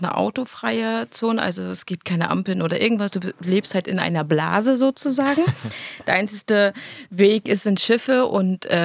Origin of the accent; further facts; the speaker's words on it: Heligoland, Schleswig-Holstein, Germany; Nee, ja, also mein Vater ist Helgoländer mit mir.